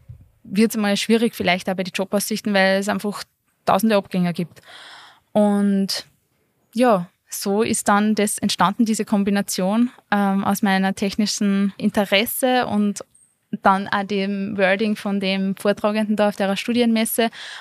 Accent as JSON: {"language": "German", "town": "Schwertberg", "region": "Upper Austria", "country": "Austria", "said": "Ich kann gleich mal sagen, ich bin aus Schwertberg."}